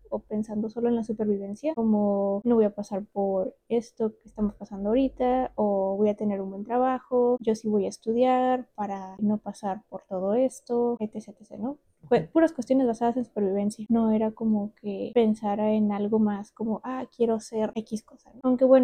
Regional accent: Tijuana, Baja California, Mexico; Nací aquí en Tijuana y crecí aquí en Tijuana.

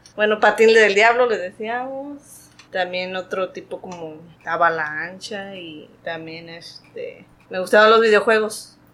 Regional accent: Veracruz, Mexico; born there; 34 años, soy Aries, el mejor signo, nací en Veracruz.

